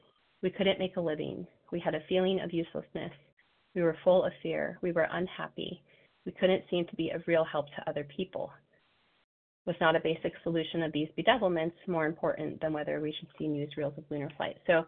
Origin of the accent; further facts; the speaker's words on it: Colorado, United States; now in Pennsylvania, United States; I'm originally from Colorado, and I, as Jason mentioned, I moved out here to Pennsylvania